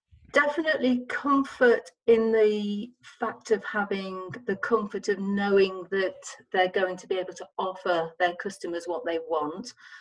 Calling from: West Midlands, United Kingdom; I'm actually sitting in my study at home. Well, I say study, come office, come dumping ground, really, in Staffordshire.

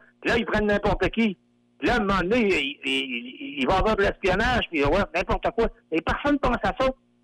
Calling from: Montreal, Quebec, Canada; Moi, je suis appel de Montréal.

